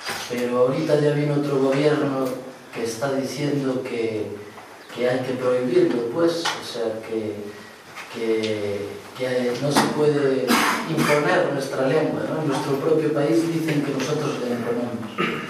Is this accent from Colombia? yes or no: no; Galicia, Spain; llegamos desde Galicia. Galicia es un pueblo con una historia pues muy larga ya, una historia propia.